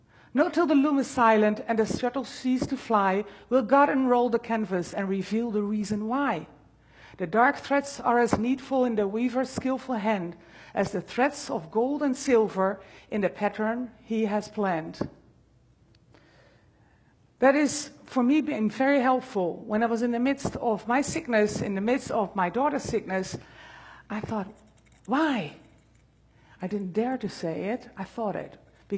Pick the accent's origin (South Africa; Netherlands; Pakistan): Netherlands; So I'm coming from the Netherlands